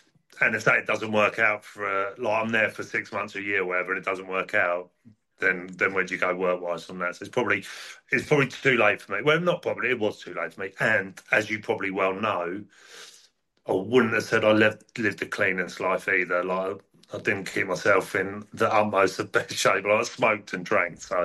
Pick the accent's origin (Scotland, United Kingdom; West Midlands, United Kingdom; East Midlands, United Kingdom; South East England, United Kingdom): South East England, United Kingdom; Aldershot; growing up in Aldershot, right?